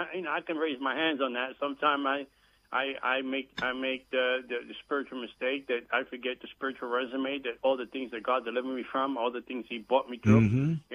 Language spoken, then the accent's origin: English; New York City, New York, United States; And I grew up in a bad neighborhood. I grew up in the South Bronx.